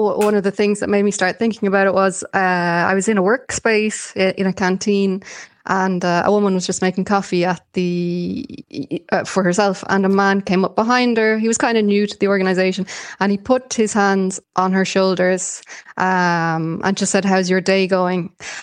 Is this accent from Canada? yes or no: no; Ethiopia; even between men, physical affection is a normal sight on Ethiopian streets.